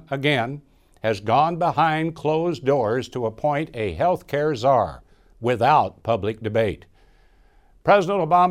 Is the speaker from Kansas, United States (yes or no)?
yes; Dodge City, Kansas, United States; whether in a rural hospital in my hometown of Dodge City